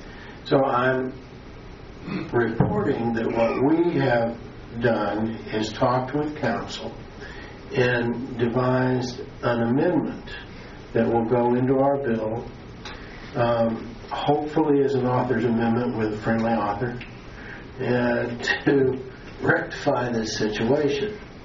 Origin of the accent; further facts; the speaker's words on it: Missouri, United States; it's allowed me to fulfill a lifelong ambition that came from growing up in Missouri